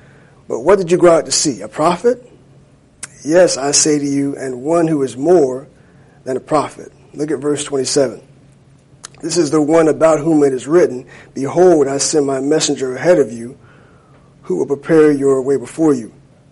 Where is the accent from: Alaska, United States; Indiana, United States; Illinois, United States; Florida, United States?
Florida, United States; Jacksonville; I'm from a city that has a professional football team. And it's helpful. I'm from Jacksonville, Florida.